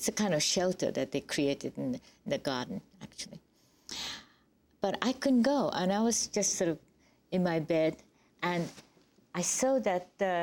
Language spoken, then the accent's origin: English; New York, United States; I mean, we come from New York where dust is sort of like a normal situation of the day.